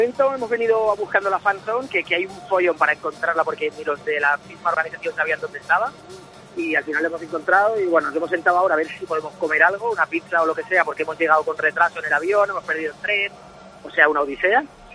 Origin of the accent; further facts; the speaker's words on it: Tarragona, Catalonia, Spain; hemos llegado hoy a Londres, somos de Tarragona